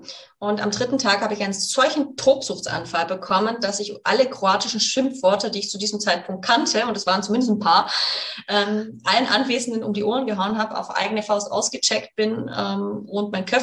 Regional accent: Baden-Württemberg, Germany; born there; ich bin übrigens gebürtige Schwäbin, das heißt, ich muss das jetzt Schwäbisch schwätzen.

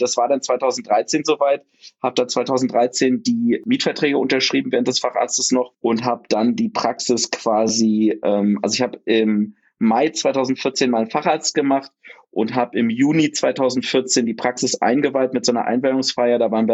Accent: Oschersleben, Saxony-Anhalt, Germany; Das war aber bei uns in Oschersleben, so einer 18.000 Einwohnerstadt, nicht so einfach.

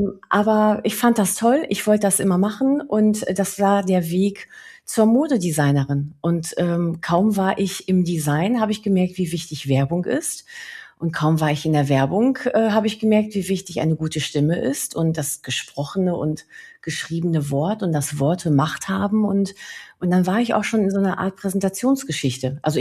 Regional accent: Spain; now in Germany; ich bin Spanierin und ich merke einfach wirklich, dass Länder anders denken.

